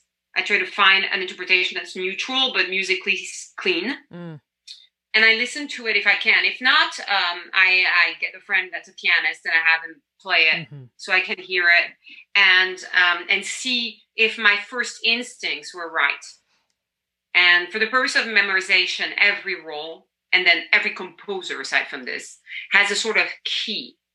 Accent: France; accent: French; English is a second language; now in United States; And I would speak like this when I first arrived States and I had a very strong French accent, you know, and, oh, it's so cute. And I'm like, please, I am French.

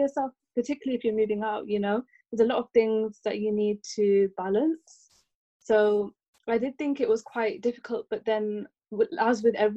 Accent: Leicester, East Midlands, United Kingdom; So I'm from Leicester, which is a town that's not too far away from Birmingham.

